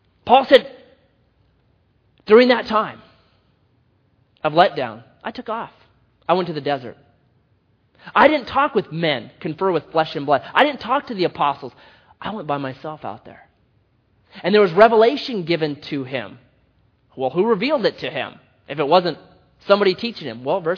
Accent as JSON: {"language": "English", "region": "Oregon", "country": "United States", "said": "Well, I'm from Oregon. And so I went to shake his hand Oregon style, and he went to shake my hand island style."}